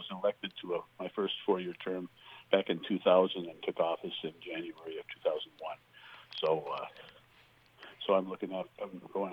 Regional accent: Bemidji, Minnesota, United States; I was born here in Bemidji. Actually, I grew up just about three blocks west of City Hall.

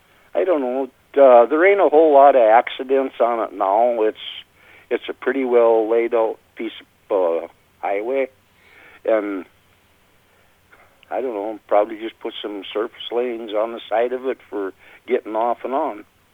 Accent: Bemidji, Minnesota, United States; Well, I was born and raised in Bemidji, been here 74 years.

